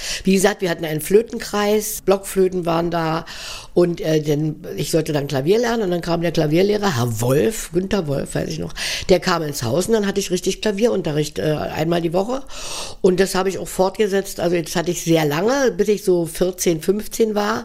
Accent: Berlin, Germany; wir haben ja in Steglitz gewohnt, also ich bin eigentlich Wessi sozusagen, ja. Wir haben in Steglitz gewohnt

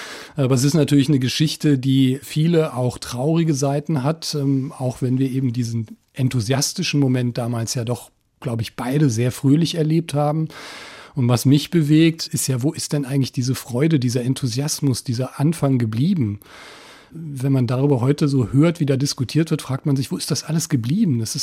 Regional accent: Göttingen, Lower Saxony, Germany; ich komme aus dem Westen, aus dem Zonenrandgebiet. Ich bin in Göttingen groß geworden. Das war, ehrlich gesagt, damals eine sehr einsame Region. Lauter Dörfer, die immer kleiner wurden zur Grenze hin.

